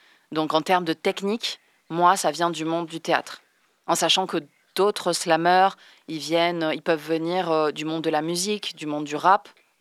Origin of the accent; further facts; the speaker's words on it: Barcelona, Catalonia, Spain; French is a second language; Non, je parle italien aussi, mais non, je suis d'origine catalane. Je suis de Barcelone.